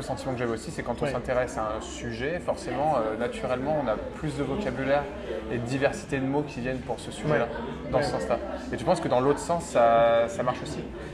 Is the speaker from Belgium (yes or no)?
no; France; on est français à la base et qu'on vient d'une langue qui est très fournie en granularité de vocabulaire descriptif